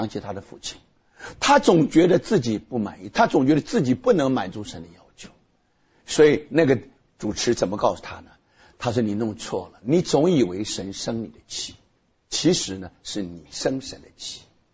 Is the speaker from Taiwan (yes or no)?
yes; Taiwan; now in United States; 那我刚刚到美国的时候，那因为我在台湾长大